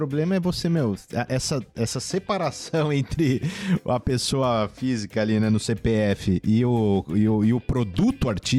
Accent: Brazil; born there; Eu, por exemplo, nasci no Brasil, mas tem muita coisa que eu olho assim e eu falo, mano, eu não sou brasileiro, cara.

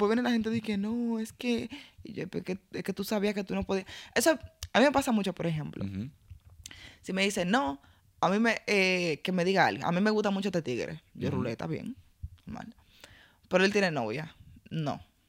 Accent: Spain; porque yo soy española.

